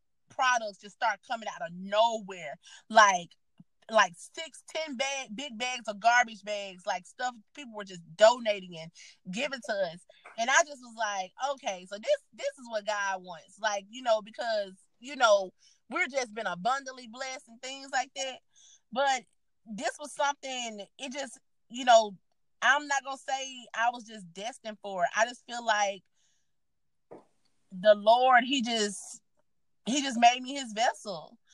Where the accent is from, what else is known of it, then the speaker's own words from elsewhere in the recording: Holmes County, United States; we had people from my hometown just dogging my hometown. I'm like, we live here. I said, like, if don't nobody else supposed to be taking up for Holmes County, we supposed to be taking up for Holmes County.